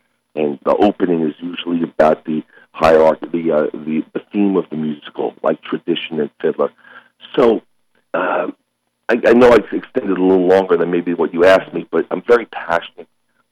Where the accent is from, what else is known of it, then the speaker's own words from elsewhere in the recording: New York, United States; also born or lived in Bronx; I was born in the Bronx, New York. My parents moved me to the New York suburbs, but no one in my family did music